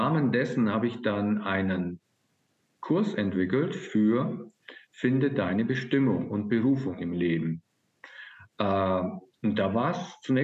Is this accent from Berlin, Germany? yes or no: no; Bavaria, Germany; 1970 auf diesen Planeten gekommen. Als ich so vorübergeflogen bin, dachte mir, der sieht gut aus. Und ich bin gelandet in Bayern und bin dort aufgewachsen.